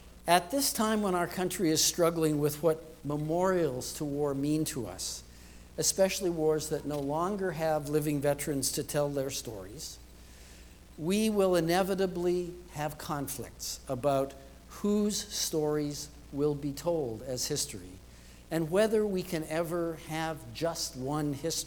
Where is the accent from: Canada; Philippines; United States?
Canada; I grew up in Canada.